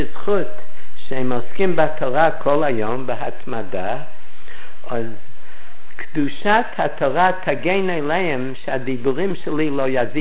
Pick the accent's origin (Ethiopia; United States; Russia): United States; אני נולדתי בארצות הברית וחונכתי שם בחדר שהיה אז, אם אפשר לקרוא לזה חדר.